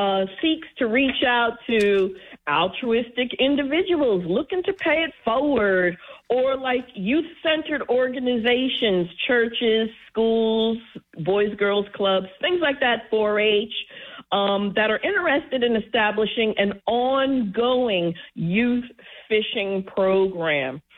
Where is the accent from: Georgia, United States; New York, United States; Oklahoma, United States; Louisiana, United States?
New York, United States; Harlem; even when I was a kid growing up in Harlem, you know, my grandparent would take me fishing along the Hudson.